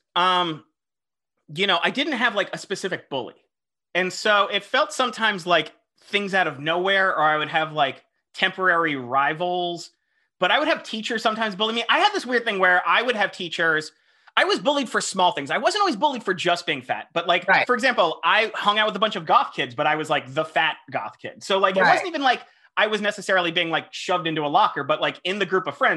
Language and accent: English; Florida, United States; And especially again, growing up in Florida, when a shirt is tight, it fucking feels tight